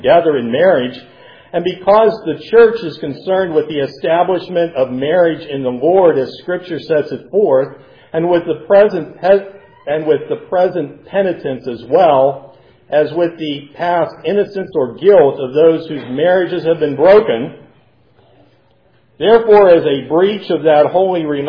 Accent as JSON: {"language": "English", "region": "the North", "country": "United States", "tie": "born or raised there", "said": "Example, we're going, as the Northerners, I was brought up in the North, had a great-great-great-grandfather who fought in the North."}